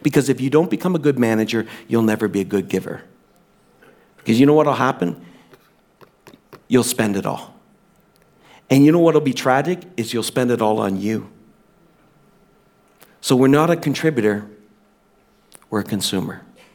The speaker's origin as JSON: {"language": "English", "region": "New Brunswick", "country": "Canada", "said": "many of you know I'm from New Brunswick originally."}